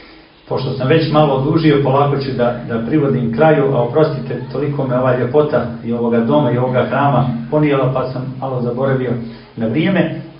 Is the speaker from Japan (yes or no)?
no; Zagarač, Danilovgrad, Montenegro; ja dolazim iz sela Zagarač u Staroj Crnoj Gori, odakle su porijeklom Velimirovići